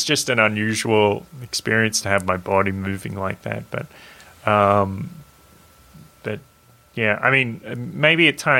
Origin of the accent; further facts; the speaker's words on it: Australia; where are you from? I'm from Australia. How old are you? I'm 32.